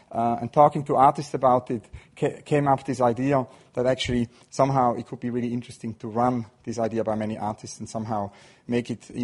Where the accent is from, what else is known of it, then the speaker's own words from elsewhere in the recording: Switzerland; I grew up in Switzerland